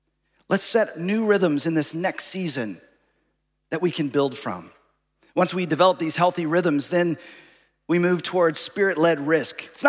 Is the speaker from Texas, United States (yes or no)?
yes; Dallas-Fort Worth, Texas, United States; moved away as an adult; also born or lived in Seattle; now in Los Angeles, United States; I grew up in Dallas-Fort Worth and ended up moving with my new bride to Seattle and then to Los Angeles, where we served for 17 years in those 2 locations, far away from family and friends